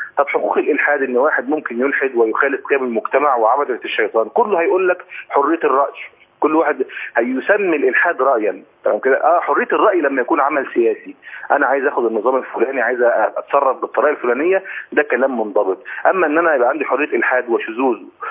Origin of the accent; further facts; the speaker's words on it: Egypt; احنا عندنا في مصر